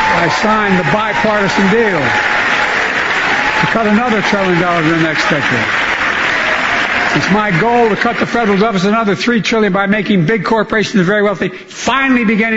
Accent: Delaware, United States; I come from Delaware.

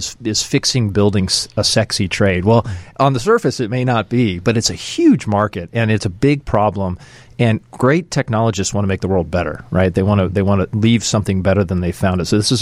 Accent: Austin, Texas, United States; I came from Texas, as you know, in the Austin area, and Austin is known as a tech city.

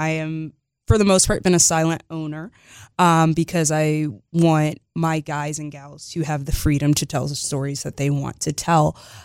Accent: Garland, Texas, United States; Like, we always say Dallas, but Garland is my hometown. I reside like close by Arlington.

